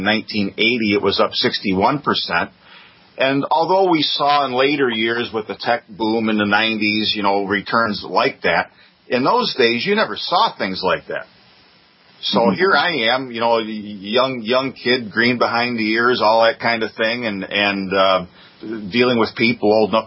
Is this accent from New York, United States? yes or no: yes; Binghamton, New York, United States; a regional financial planning firm where I grew up in Binghamton, New York, Dean.